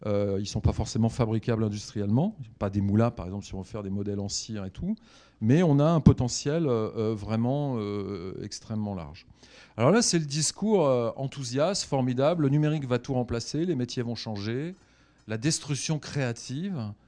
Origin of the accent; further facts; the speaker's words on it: France; Comme je suis un Français avec la raison critique et mon éducation